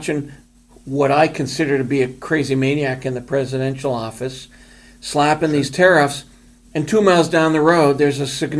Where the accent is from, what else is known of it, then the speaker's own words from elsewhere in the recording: Victoria, British Columbia, Canada; Hey, I go, by the way, I'm from Victoria.